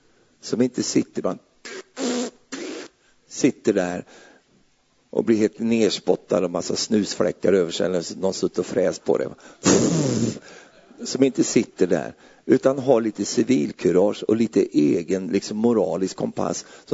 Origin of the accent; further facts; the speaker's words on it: Sweden; vi brukar säga så här i Sverige, det är jobbar som säger det, men jag är ju svensk då.